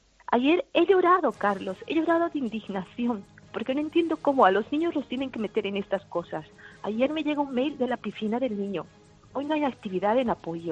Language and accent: Spanish; Bolivia; moved away; Vengo de Bolivia. Uh-huh. Un país donde ha habido dictadura cada semana, un dictador nuevo. Y mi padre era militar, y mi padre era dictador. Y él mismo me sacó de ese país